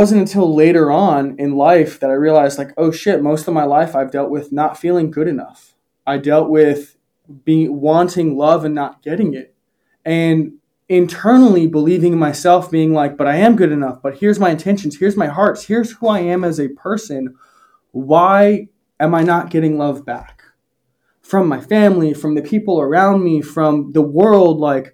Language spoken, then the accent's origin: English; United States; I grew up first generation in the United States. So my dad ran away from Poland in 1987.